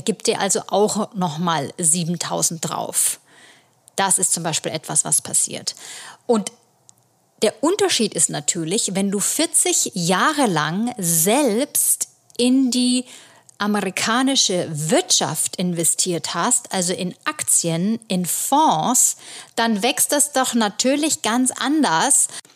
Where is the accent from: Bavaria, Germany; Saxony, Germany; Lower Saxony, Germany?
Bavaria, Germany; Bamberg; Das ist 4-mal Bamberg, wo ich herkomme.